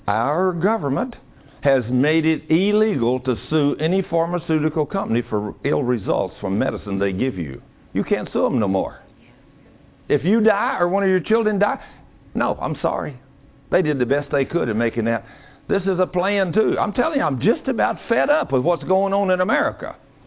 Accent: United States; I'm a legal citizen. I'm an American citizen of the United States, and I have paid my taxes all these years.

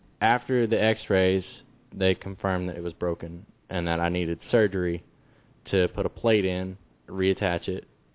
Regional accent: Roland, Oklahoma, United States; I'm from Roland, Oklahoma. I've been playing football since fifth grade or something like that.

